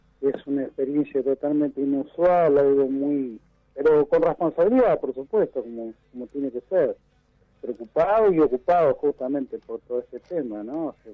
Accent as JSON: {"language": "Spanish", "town": "Marcos Juárez", "region": "Córdoba", "country": "Argentina", "tie": "born there", "said": "yo nací en Marco Juárez, que es una provincia de Córdoba, al sudeste de la provincia de Córdoba, casi al límite con Santa Fe. Desde ahí fue donde nos incorporaron nosotros, yo tenía 18 años cuando me incorporaron"}